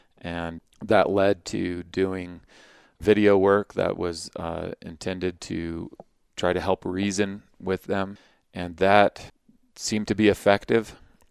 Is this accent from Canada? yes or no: no; Saudi Arabia; also born or lived in Arizona; now in Utah, United States; I was raised in the Middle East. My father worked for the oil company in Saudi Arabia. So I grew up there and grew up in the Middle Eastern culture there, and found myself here in Utah after I graduated from college in Arizona.